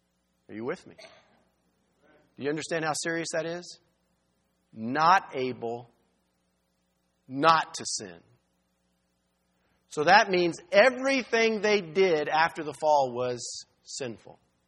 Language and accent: English; Texas, United States; I come from Texas. It's either amen or this.